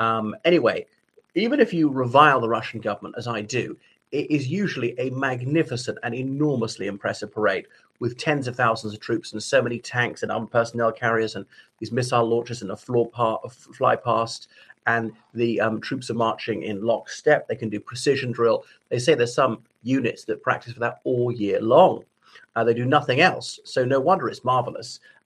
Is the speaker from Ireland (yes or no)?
yes; Ireland; from Ireland.